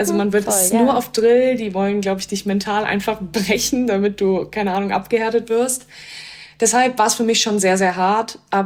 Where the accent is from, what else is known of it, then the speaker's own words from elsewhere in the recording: Kassel, Hesse, Germany; born there; 23 Jahre alt, komme gebürtig aus Kassel